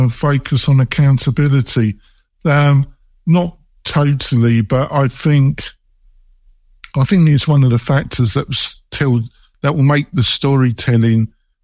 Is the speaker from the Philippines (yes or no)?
no; England, United Kingdom; Well, there's no chance of that because I'm English for me, is there?